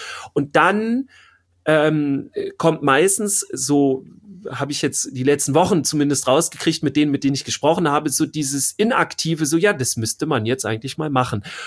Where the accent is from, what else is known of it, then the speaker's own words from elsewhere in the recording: Schleswig-Holstein, Germany; ich komme ja jetzt nicht aus Mitte Deutschland, so wie du auch. Wir sind ja die Nordlichter hier, also Schleswig-Holstein, etwas weit draußen.